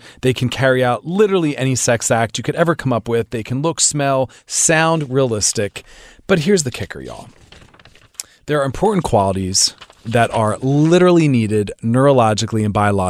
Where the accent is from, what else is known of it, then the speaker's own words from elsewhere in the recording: Philadelphia, Pennsylvania, United States; Because I'm from Philly. We just like either go grab a slice of pizza, or we just get some delivery or something.